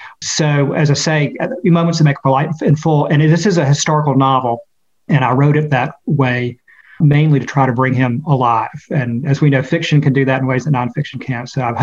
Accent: Spartanburg, South Carolina, United States; I was back in Spartanburg, South Carolina, my hometown where I live now.

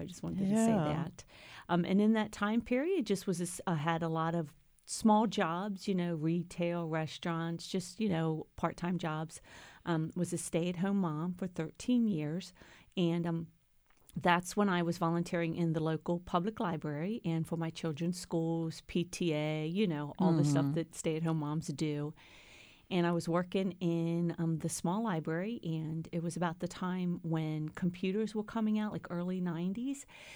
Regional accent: Pennsylvania, United States; also born or lived in Georgia; So just born and raised in York County, met my husband, got married at the age of 21, had two children.

